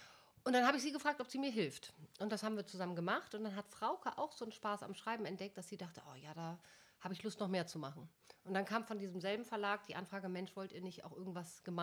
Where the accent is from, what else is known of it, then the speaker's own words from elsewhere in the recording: Rhineland, Germany; now in Hamburg, Germany; Das merke ich lustigerweise vor allen Dingen dann, wenn ich nach längerer Zeit mal wieder in meine alte Heimat komme. Dann merke ich, wie die Rheinländer